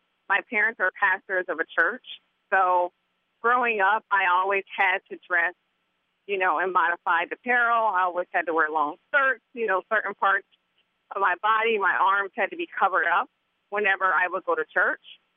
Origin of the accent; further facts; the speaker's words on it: Dayton, Ohio, United States; now in New York City, United States; I'm originally from Dayton, Ohio.